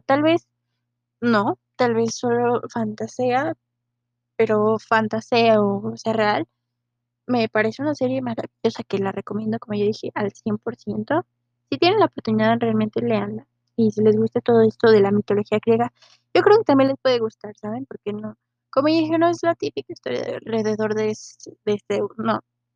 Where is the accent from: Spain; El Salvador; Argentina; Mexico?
Mexico; al menos en México, yo soy de México